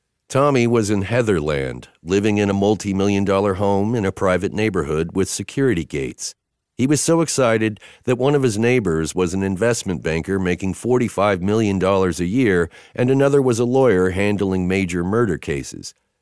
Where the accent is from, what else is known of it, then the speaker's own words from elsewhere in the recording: Idaho, United States; I was from Idaho, and Mick was from Indiana. We were all small-town, dysfunctional losers who somehow became rock stars.